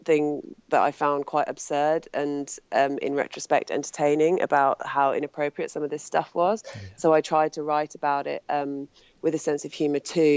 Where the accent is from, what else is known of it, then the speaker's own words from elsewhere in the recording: England, United Kingdom; I grew up in the Midlands